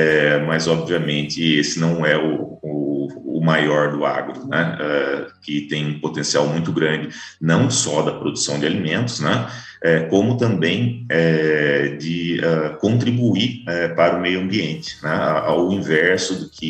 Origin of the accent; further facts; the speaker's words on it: Taubaté, São Paulo, Brazil; E na minha região, né, eu sou de Taubaté, o mais forte lá é gado de leite.